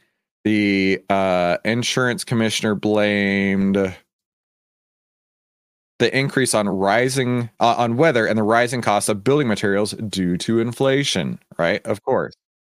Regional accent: Texas, United States; And then Texas, my home state.

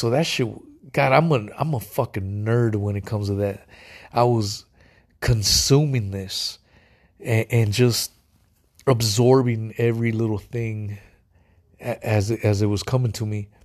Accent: West Coast, United States; And in my mind, again, I'm originally from the West Coast. I suppose Florida is the South, but it's a different kind of South. Now I'm in North Carolina and South Carolina and shit, and that's the fucking South.

